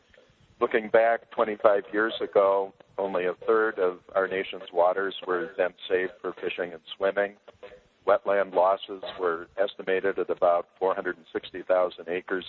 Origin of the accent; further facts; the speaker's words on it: Duluth, Minnesota, United States; In Duluth, Minnesota, my home state, for instance, this summer in one 24-hour extreme rain event